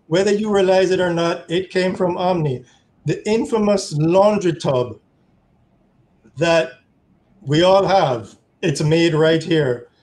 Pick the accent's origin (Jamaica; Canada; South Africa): Jamaica; mother, who is a Jamaican, and the rest is history.